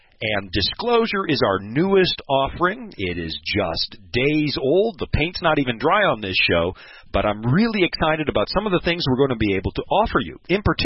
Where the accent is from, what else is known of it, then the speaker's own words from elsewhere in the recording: Oregon, United States; In Oregon, we used to say, you know, you don't tan in Oregon. I'm from the Pacific Northwest. You don't tan there. Everybody just rusts.